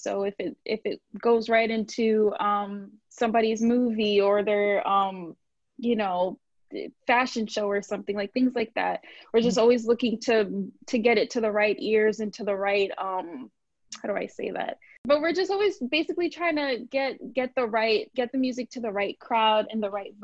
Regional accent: Rahway, New Jersey, United States; also born or lived in Brooklyn, United States; Well, I was born in New York, Brooklyn. Okay. Yeah. So, and I'm raised in New Jersey. In Rahway, New Jersey.

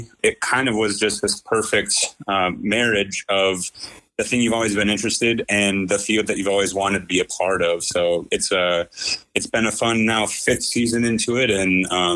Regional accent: Iowa, United States; I grew up born and raised in Iowa, attended Iowa State University

